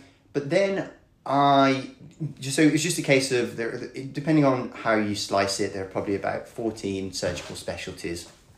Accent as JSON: {"language": "English", "town": "Birmingham", "region": "West Midlands", "country": "United Kingdom", "also_born_or_lived": "Belgium", "accent": "Birmingham", "said": "And I suppose I say I'm from Birmingham. I've grown up, kind of, I've lived in Belgium."}